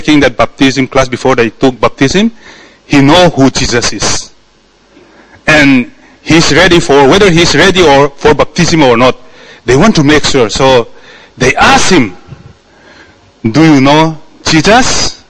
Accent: India; English is a second language; I'm from India. Do I look like Indian? But I'm from India.

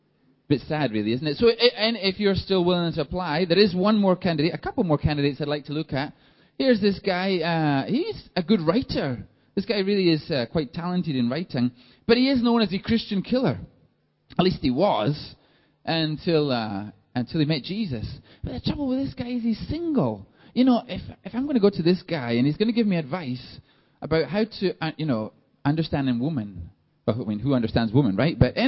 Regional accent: Scotland, United Kingdom; For those of you who don't know, I'm from Scotland, and I am the presiding elder

